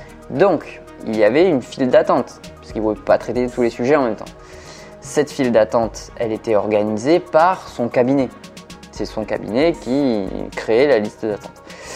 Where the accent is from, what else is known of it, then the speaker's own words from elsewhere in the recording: France; qu'on appellerait chez nous en France